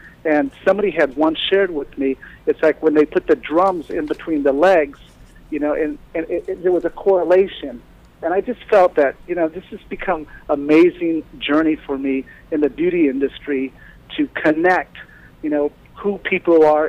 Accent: Japan; one of the things that I grew up learning in Japan is bowing.

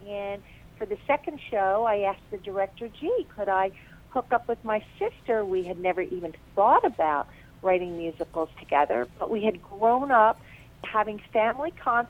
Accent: Atlantic City, New Jersey, United States; now in Hudson, United States; I grew up on the East Coast in Atlantic City. If people know their Monopoly game, I grew up on Atlantic Avenue.

